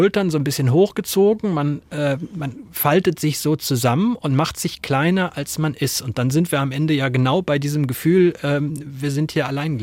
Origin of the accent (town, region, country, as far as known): West Germany, Germany